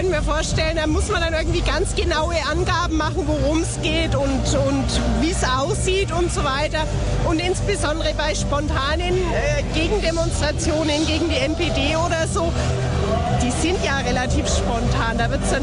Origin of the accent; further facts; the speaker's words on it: Bavaria, Germany; Wir sind aus Bayern, wir sind heute bloß hier immer angereist.